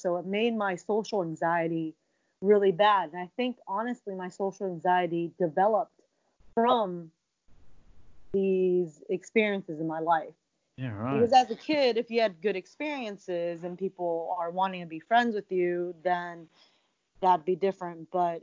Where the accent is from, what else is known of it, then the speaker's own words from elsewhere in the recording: Virginia, United States; born there; Yeah, I was born in Virginia, but my dad's from Shanghai, and my mom is from Taiwan